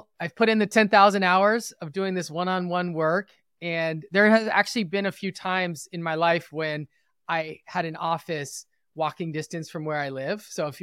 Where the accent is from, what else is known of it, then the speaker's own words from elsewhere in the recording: Los Angeles, California, United States; So I am from West Los Angeles. And if anyone is familiar with the Los Angeles area, it's close to where the 10 and the 405 meet, right here on the west side.